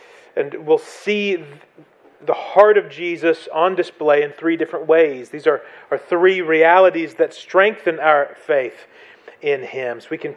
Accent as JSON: {"language": "English", "region": "Tennessee", "country": "United States", "said": "I'm from East Tennessee, and that's just a fancy way of talking about two narratives"}